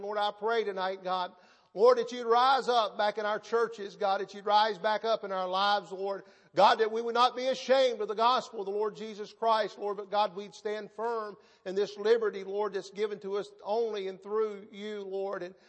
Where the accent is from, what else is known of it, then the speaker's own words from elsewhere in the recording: United States; I am so thankful tonight that I can stand here knowing that I'm an American, knowing that I'm free